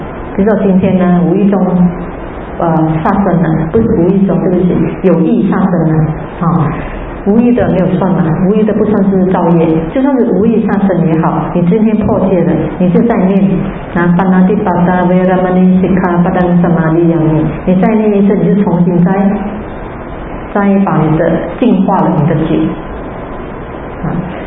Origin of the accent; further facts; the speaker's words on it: Malaysia; 我们马来西亚人呢比较不喜欢听经